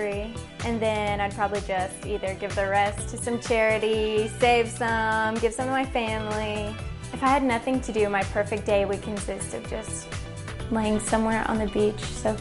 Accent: Bellville, Texas, United States; I'm from Belleville, Texas

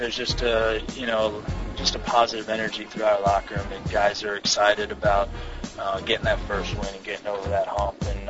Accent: Philadelphia, Pennsylvania, United States; I grew up in Philadelphia, and, you know, there's no tougher fans than up there, and I grew up one of them.

